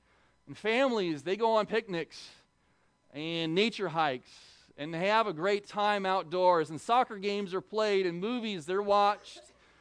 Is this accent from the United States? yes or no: yes; Oregon, United States; Now, by the way, I'm from Oregon. I've never had to think about tornadoes in my life.